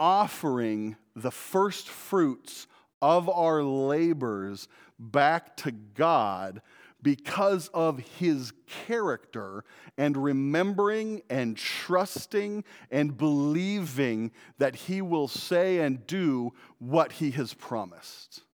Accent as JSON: {"language": "English", "town": "Spokane", "region": "Washington", "country": "United States", "said": "we came from Spokane, Washington, and so I just found him a really awesome sweatshirt"}